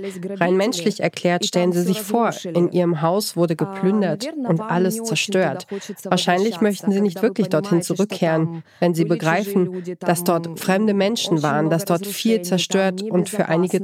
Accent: Ukraine; weil wir mit unserer Seele, unserem Herzen und mit unserer Mentalität Europäer sind. Wir sind nicht Russland. Wir sind Ukrainer.

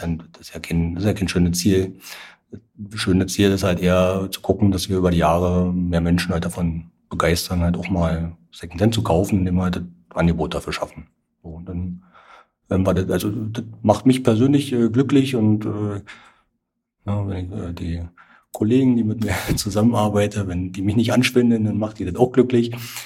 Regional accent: eastern Germany, Germany; man ist da auf jeden Fall in so einer so ein bisschen schizophrenen Lage als Ostdeutscher, glaube ich.

